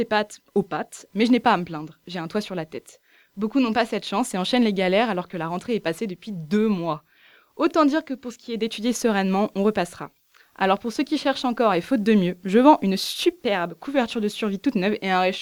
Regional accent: Brittany, France; Je viens de Bretagne, alors la mer à 25 degrés et l'accent chantant du sud me font rêver.

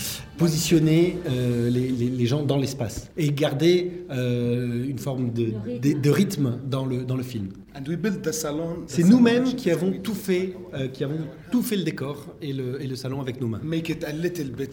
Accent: Gaza, Gaza Strip, Palestine; pas seulement parce que nous on vient de Gaza, mais parce que c'est une situation très particulière et c'est une vie magnifique et compliquée là-bas.

